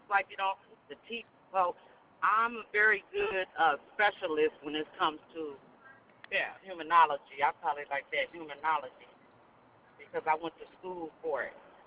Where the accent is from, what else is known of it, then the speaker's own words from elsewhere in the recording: Dallas, Texas, United States; I'm from Dallas so far, so good.